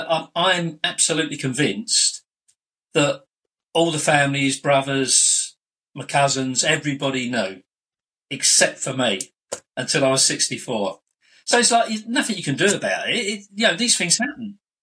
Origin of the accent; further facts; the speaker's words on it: London, United Kingdom; Look, this is who I am. I'm from London. You know … blah, blah, blah, blah.